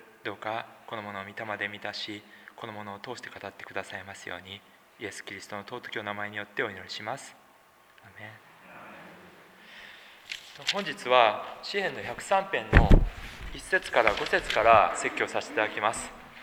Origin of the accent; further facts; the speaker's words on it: Osaka, Japan; also born or lived in Sendai; 私は大阪 のサラリーマン家庭で生まれ育ちました。